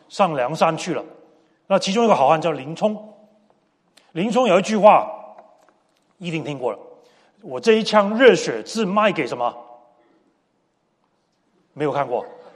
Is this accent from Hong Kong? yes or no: yes; Hong Kong; moved away as an adult; also born or lived in Taiwan; 我从小在基督教的学校长大，我在香港长大，小学一年级到高中毕业都在香港读，读完就去台湾读大学。